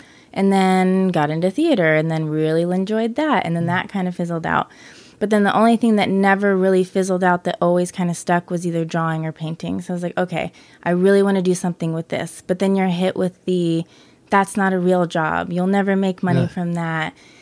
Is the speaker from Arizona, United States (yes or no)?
yes; Phoenix, Arizona, United States; also born or lived in Mesa / Flagstaff; Well, I was born in Mesa and then I believe moved to Phoenix when I was two. And then from there, grew up in Phoenix and then bounced to Flagstaff